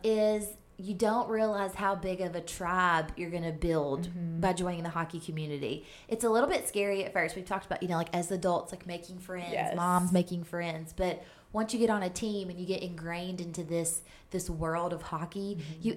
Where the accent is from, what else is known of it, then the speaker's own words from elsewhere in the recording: Kentucky, United States; And which I am from Kentucky, so I'm used to it being snowy and cold.